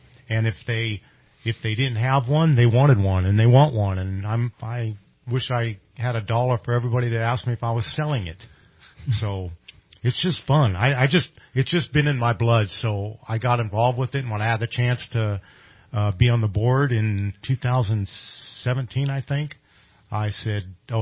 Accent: Marysville, California, United States; now in Redding, United States; and I grew up in Marysville, Yuba City area, mm-hmm. and cruising those cities was huge. And when I moved here in 77, they had a cruise right outside your window, all in downtown Reading.

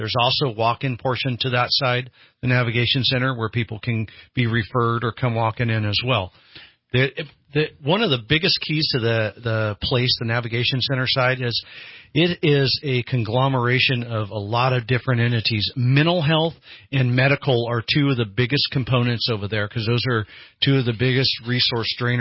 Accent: Eureka, California, United States; Hey, I came from Eureka, and I could tell you I've seen this model fail.

